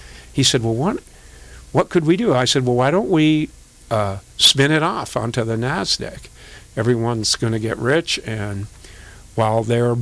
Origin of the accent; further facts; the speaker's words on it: England, United Kingdom; born there; I was born in England, and I went back to...